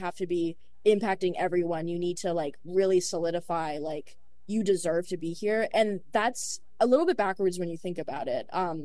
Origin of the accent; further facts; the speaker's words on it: Philippines; I'm biased because I'm Filipino